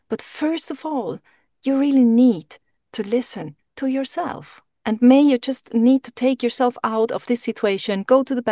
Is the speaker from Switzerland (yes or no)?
yes; Switzerland; English is a second language; So because he's from Argentina and I'm from Switzerland, so there are two cultures, two languages.